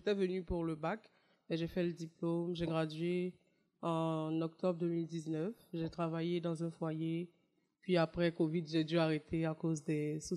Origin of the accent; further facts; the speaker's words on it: Côte d’Ivoire; now in Edmundston, Canada; Je suis au Canada depuis 8 ans, plus précisément à Edmundston, puis je viens de la Côte d'Ivoire.